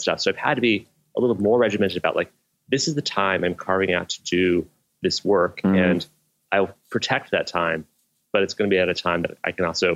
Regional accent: Boulder, Colorado, United States; I grew up in Colorado in Boulder, right at the edge of the mountains, was acting in Scouts and doing all that.

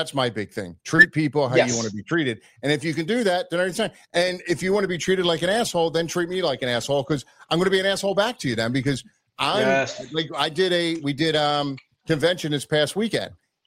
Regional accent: Mexico; We're like, we're from Mexico.

